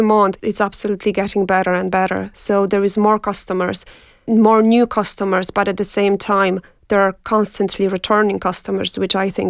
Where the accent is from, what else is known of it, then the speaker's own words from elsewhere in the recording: Poland; moved away; I come from Poland. I've been living here with my family and my husband for last nearly 19 years. We initially came just for 1 year and it turned into 19 years.